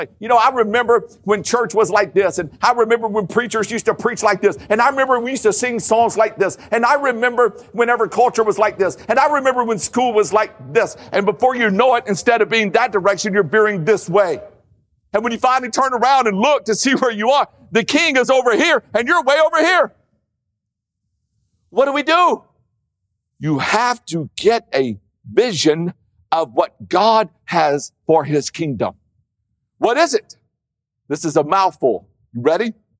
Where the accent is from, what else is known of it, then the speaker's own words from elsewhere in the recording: Louisiana, United States; And I grew up in Louisiana. I was praying for a cloud the size of a fist.